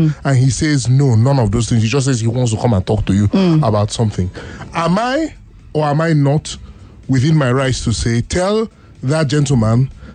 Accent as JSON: {"language": "English", "country": "Nigeria", "said": "As a Nigerian citizen."}